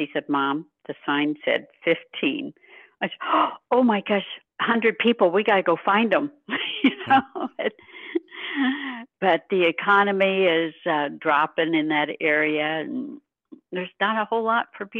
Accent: Colchester, Illinois, United States; I'm from Colchester.

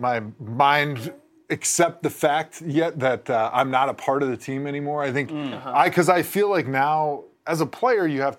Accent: Wisconsin, United States; I was a Packer fan growing up in Wisconsin

